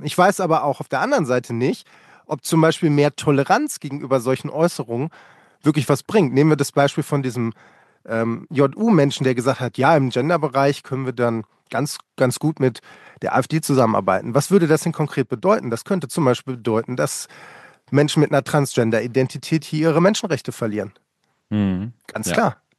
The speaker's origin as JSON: {"language": "German", "region": "North Rhine-Westphalia", "country": "Germany", "tie": "born or raised there", "said": "also ich bin aufgewachsen in der Nähe vom Ruhrgebiet, deswegen kommt jetzt so ein schräger Vergleich."}